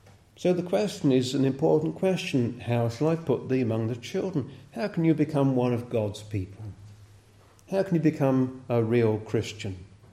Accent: Hadlow Down, South East England, United Kingdom; born there; the village where I was born in East Sussex, Hadlow Down.

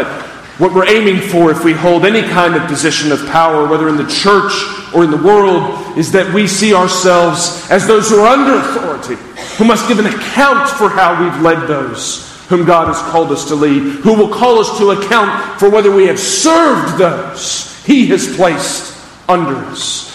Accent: Greenville, United States; And I was from Greenville, which means I have zero horse experience.

